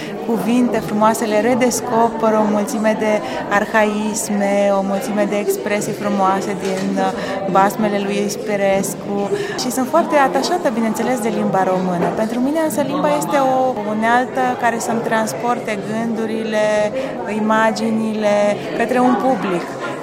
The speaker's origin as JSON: {"language": "Romanian", "region": "Bucharest", "country": "Romania", "tie": "born or raised there", "said": "Eu am copilărit la București, cunosc România"}